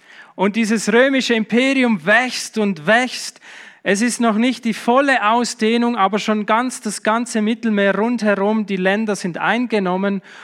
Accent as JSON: {"language": "German", "country": "Switzerland", "said": "wer sind wir Schweizer? Wir sind Brüder und Schwestern."}